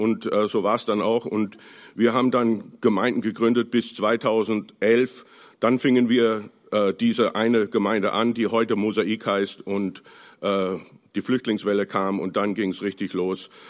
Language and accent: German; Toronto, Ontario, Canada; now in Germany; 3 der Töchter wohnen in Kanada, wir kommen nämlich auch aus Toronto